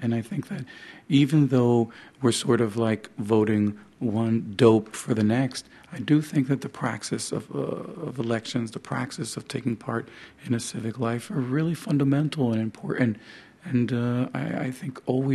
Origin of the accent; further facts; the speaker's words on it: Dominican Republic; now in New Jersey, United States; I'm from the Dominican Republic. I'm an immigrant. Immigrated to that great exotic place, New Jersey.